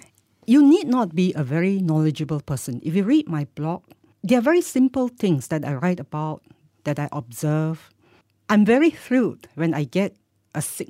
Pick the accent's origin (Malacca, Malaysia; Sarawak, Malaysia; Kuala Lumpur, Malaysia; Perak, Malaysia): Perak, Malaysia; Taiping; I come from Taiping, so I go back to my house, my home, which has a big garden, unlike in KL.